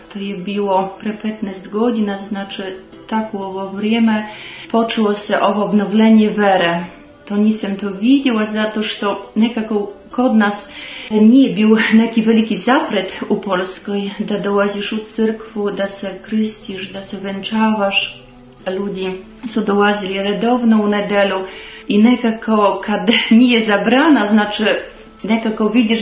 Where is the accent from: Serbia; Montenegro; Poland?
Poland; born there; first language Polish; Serbian is a second language; Ja sam rođena u Poljskoj, znači moji roditelji su pravoslavni, svi poreklo, porodica, to je moj materni jezik poljski